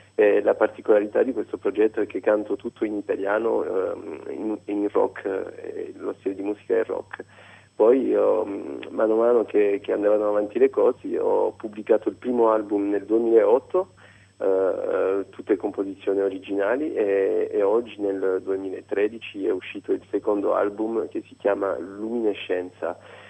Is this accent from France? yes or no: yes; Paris, Île-de-France, France; Io sono nato qui a Parigi, ho studiato qui e ho incontrato tutto il mio entourage, tutti quelli che mi circondano qui, ma sono sempre rimasto molto molto attaccato all'Italia e specialmente alle mie origini calabresi.